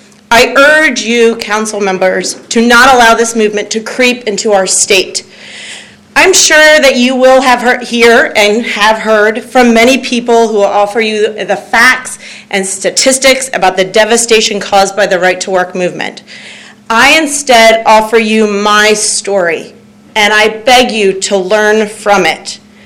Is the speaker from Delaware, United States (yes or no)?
yes; Lewes, Delaware, United States; moved away as an adult; I was raised in Lewis and attended Cape High. I then left our wonderful state to attend college in North Carolina, where I eventually began my teaching career.